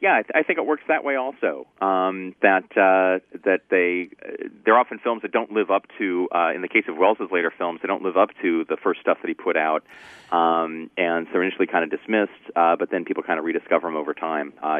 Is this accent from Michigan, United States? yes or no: yes; Michigan, United States; Raimi's from Michigan, where I grew up. So his films have this special resonance back in my home state.